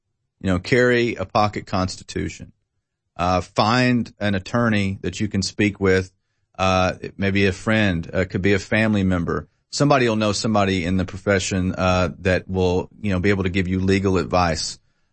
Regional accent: United States; And I'm an American.

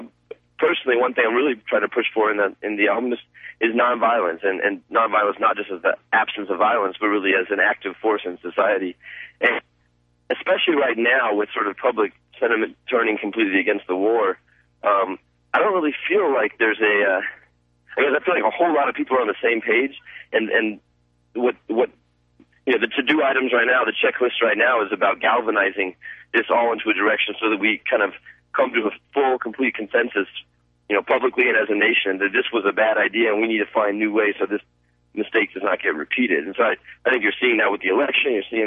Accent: Denver, Colorado, United States; also born or lived in Dallas, United States / Nacogdoches, United States / Rhode Island, United States; I was born in Dallas, Texas, and lived in Nacogdoches for a brief stint, and then came up here to Denver, Colorado. Lived here the rest of my life, except for about 7 years in Rhode Island. And so I'm from Denver, basically.

